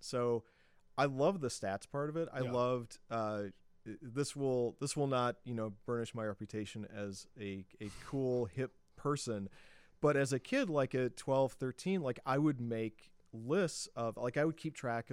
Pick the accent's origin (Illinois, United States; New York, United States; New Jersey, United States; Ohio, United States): Illinois, United States; Chicago; Because I grew up on the South Side.